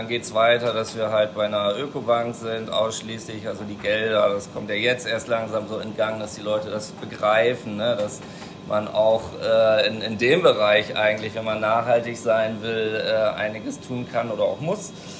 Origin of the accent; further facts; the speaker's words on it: Bremen, Germany; moved away as an adult; now in Berlin, Germany; komme gebürtig aus Bremen, Bäcker-Konditor habe ich gelernt und bin dann vor vielen Jahren, ich glaube 2004, nach Berlin gekommen.